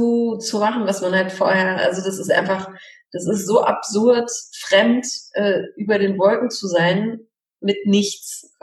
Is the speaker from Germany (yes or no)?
no; Poland; Ich bin ja auch Polin, also falls es die Zuhörer nicht wissen.